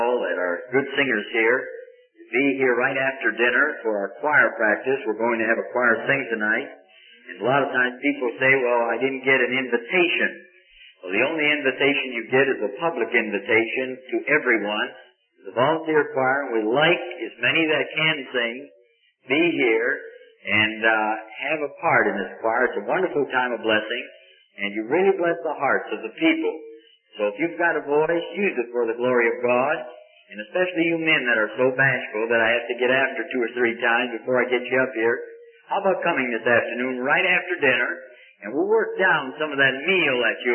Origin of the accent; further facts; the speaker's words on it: Midwest, United States; Because I'm from the Midwest, and they've just about got it out of me. I don't know, Dick's still working a little bit with my accent